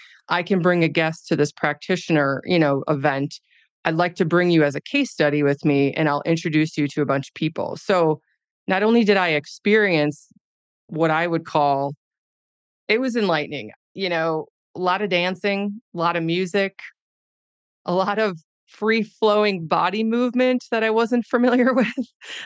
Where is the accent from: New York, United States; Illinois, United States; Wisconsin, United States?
Wisconsin, United States; Now, I'm from Wisconsin, so I'm very familiar with traditional sauna, traditional heat